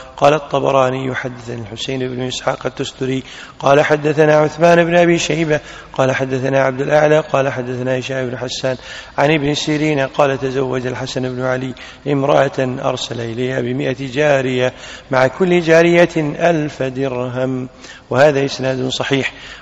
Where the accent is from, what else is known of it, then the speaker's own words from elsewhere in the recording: Kuwait; عندنا بالكويت حطت الدولة حاطة 6,000